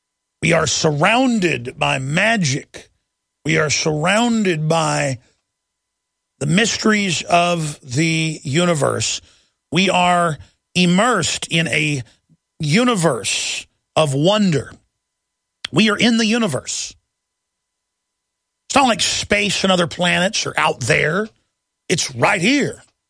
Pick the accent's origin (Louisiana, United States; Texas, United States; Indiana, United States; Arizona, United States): Texas, United States; Dallas; since they killed Kennedy and covered it up in my hometown of Dallas.